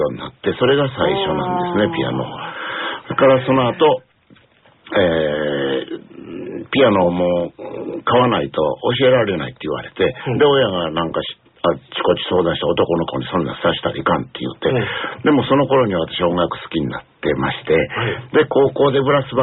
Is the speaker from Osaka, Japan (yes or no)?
yes; Osaka, Japan; いや、私は大阪の阿倍野区の出身です。